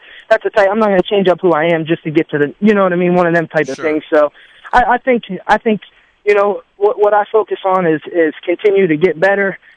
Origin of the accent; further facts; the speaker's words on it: East Liverpool, Ohio, United States; I fight out of Team Impact in my hometown of East Liverpool, Ohio.